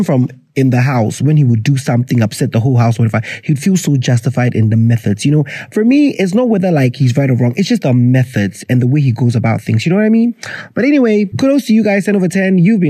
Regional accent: Ghana; talking about travel as a Ghanaian

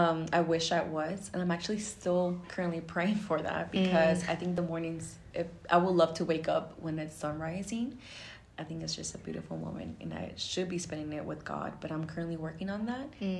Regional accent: Texas, United States; I'm from Texas and I live inside of Houston. So H-Town.

